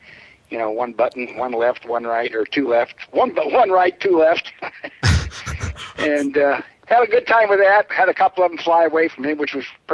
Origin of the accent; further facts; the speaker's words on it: Colorado, United States; But seeing I was raised out in Colorado, out in the middle of the plains, we had a lot of wide open spaces.